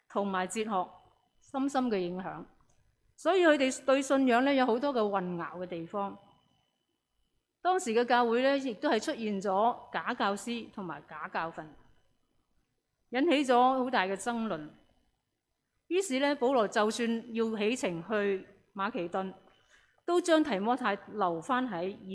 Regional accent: Hong Kong; 尤其是对于我们香港人来讲，因为我们又不用即是服兵役，所以是好像很陌生。

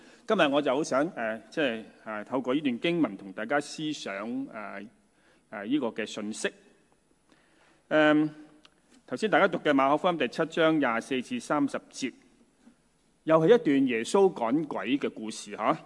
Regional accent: Guangdong, China; accent: Cantonese; 用我们广东话，就是说不要有口坏人，不要坏自己啦。

